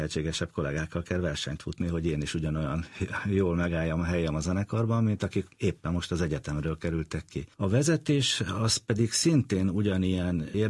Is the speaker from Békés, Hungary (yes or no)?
no; Csolnok, Komárom-Esztergom, Hungary; abban a kis faluban, ahol én születtem, vagy ahol én éltem, Csolnoknak nevezik, ott nagyon nagy hagyománya volt a zenélésnek